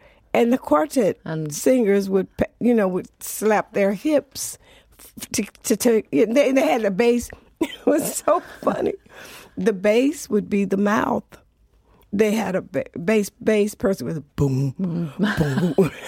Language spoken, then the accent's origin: English; Alabama, United States; born there; I was born in Alabama. We had no music. We'd sit on our porch at night and she would read us the Bible.